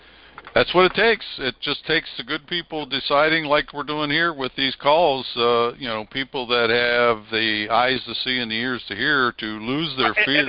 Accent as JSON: {"language": "English", "region": "Pennsylvania", "country": "United States", "tie": "born or raised there", "said": "He grew up just down the road from where I grew up in Pennsylvania"}